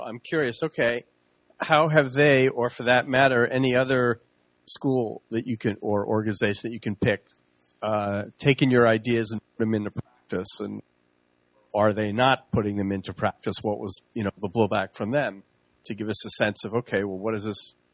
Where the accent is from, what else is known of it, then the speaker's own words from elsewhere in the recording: New York City, New York, United States; I mean, I come from New York City.